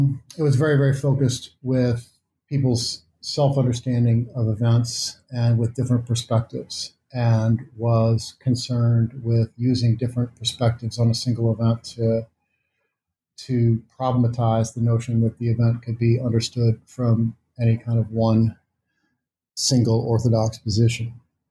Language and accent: English; Missouri, United States; And because I am from Missouri, and because of the way that I have for a long time tried to link my intellectual life to political engagement of various kinds